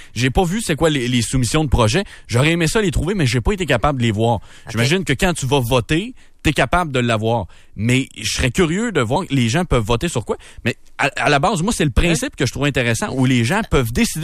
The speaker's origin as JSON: {"language": "French", "region": "Quebec", "country": "Canada", "said": "je suis originaire de la Mauricie"}